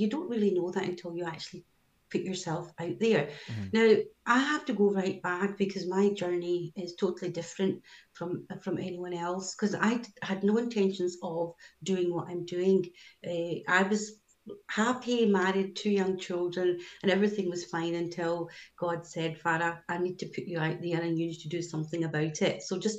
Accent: Scotland, United Kingdom; Here, I'm from Scotland, as you can tell by my accent, right?

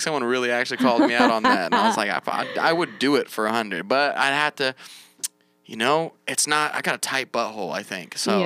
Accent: North Dakota, United States; I'm from North Dakota. Watch this.

